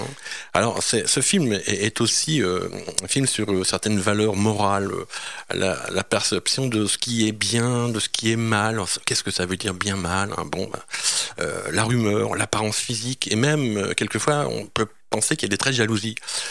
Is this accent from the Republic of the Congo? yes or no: no; France; qui est sorti chez nous en France en juin 2013.